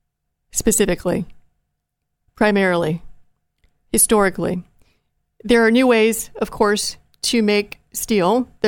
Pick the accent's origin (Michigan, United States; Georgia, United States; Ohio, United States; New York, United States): Ohio, United States; I'm from the Rust Belt of Ohio. I'm from the steel mills, coal mines, railroading towns of Ohio.